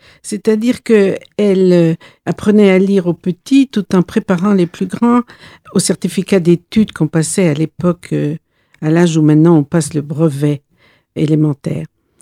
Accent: Brittany, France; je suis la fille d'une institutrice et j'ai vécu mon enfance en Bretagne.

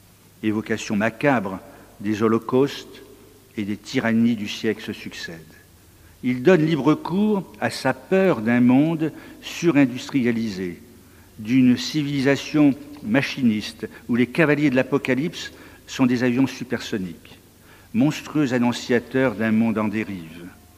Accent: France; je suis français d'origine chinoise.

